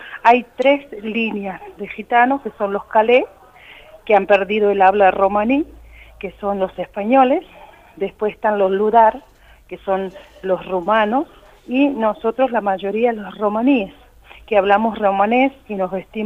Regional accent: Argentina; somos argentinos, somos de etnia romaní, pero somos ciudadanos argentinos.

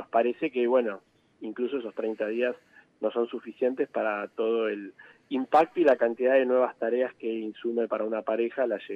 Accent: Chubut, Argentina; Es patagónico, porque soy de allá de Chubut

